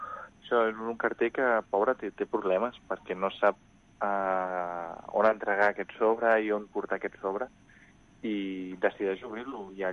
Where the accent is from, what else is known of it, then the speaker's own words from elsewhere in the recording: Bilbao, Basque Country, Spain; born there; és un nom basc, perquè jo vaig néixer a Bilbao